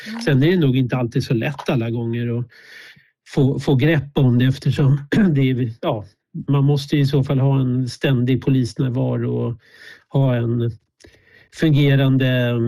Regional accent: Bollmora, Stockholm County, Sweden; jag är uppvuxen i Bollmora centrum och vi bodde inte på granningsringen, men vi bodde på Sikvägen, sen bodde vi i Krusboda.

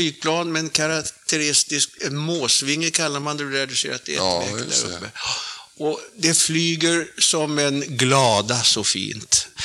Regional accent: Norrtälje, Stockholm County, Sweden; born there; Och jag är född på Norrtälje BB 1930, och det är jag väldigt stolt över.

